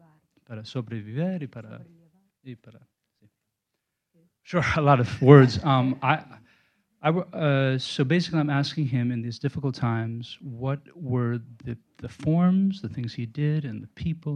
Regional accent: New York, United States; I'm from New York, but I spent some time in a community in Brazil

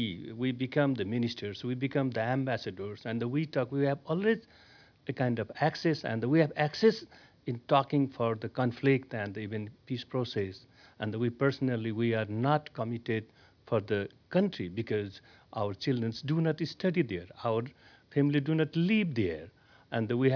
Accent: Nepal; from Nepal. I'm a columnist, writer, and a media manager there.

